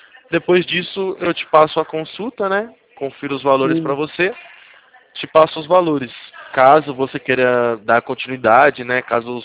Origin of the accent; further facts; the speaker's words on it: São Carlos, São Paulo, Brazil; Eu sou daqui de São Carlos, da Polpacred.